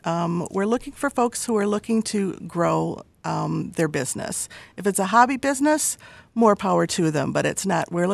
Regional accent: Michigan, United States; also born or lived in New York City; I was actually born and raised in Shiawassee County. And as many folks do, when high school is finished, they wanted to get out as soon as possible.

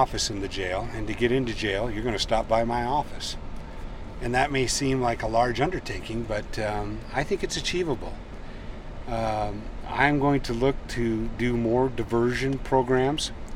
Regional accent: Libby, Montana, United States; I have a terminal case of asbestosis from growing up in Libby, Montana.

